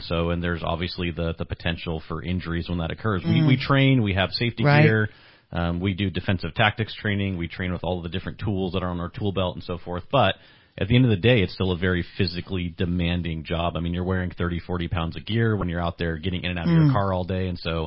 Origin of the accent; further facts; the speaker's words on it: California, United States; Myself, you know, I came from Southern California. Yeah. You know, I started my career down there